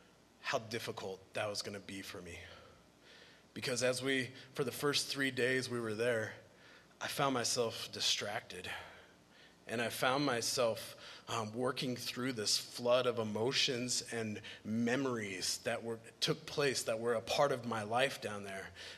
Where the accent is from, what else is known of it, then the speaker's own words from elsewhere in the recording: San Diego, California, United States; I'm from San Diego. I was born and raised there. And I was really excited to go back to my hometown and share the gospel message.